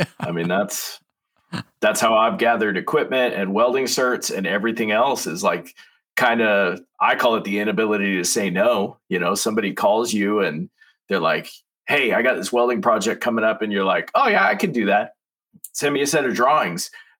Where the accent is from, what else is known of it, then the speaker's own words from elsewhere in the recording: Oregon, United States; And then I was like, you know, I'm from Eastern Oregon. You know, this isn't really my scene.